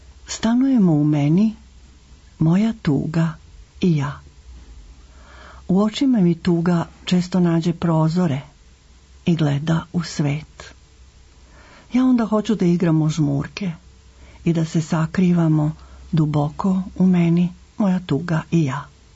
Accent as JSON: {"language": "Serbian", "town": "Senta", "region": "Vojvodina", "country": "Serbia", "tie": "born there", "also_born_or_lived": "Belgrade", "said": "Rođena sam u Senti, na severu Vojvodine."}